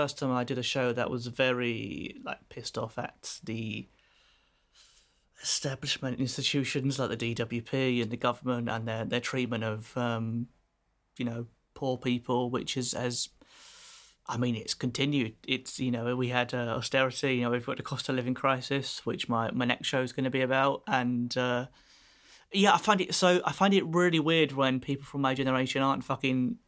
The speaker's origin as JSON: {"language": "English", "town": "Watford", "region": "East of England", "country": "United Kingdom", "said": "I'm from, Watford area."}